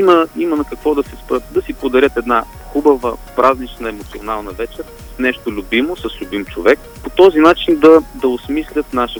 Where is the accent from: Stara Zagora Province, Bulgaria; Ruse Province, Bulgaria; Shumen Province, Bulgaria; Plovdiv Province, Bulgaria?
Ruse Province, Bulgaria; Ruse; born there; also born or lived in Burgas; now in Pomorie, Bulgaria; Всъщност аз само съм роден в Русе. Много мъничко съм живял там. Свързвам много по-голяма част от живота си в Бургас, в музикалното училище.